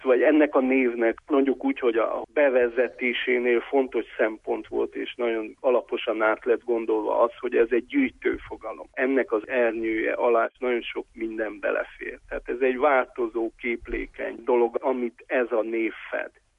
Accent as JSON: {"language": "Hungarian", "town": "Dănești", "region": "Harghita", "country": "Romania", "tie": "born or raised there", "said": "én Csíkdánfalván születtem, tehát ott nevelkedtem Csíkban"}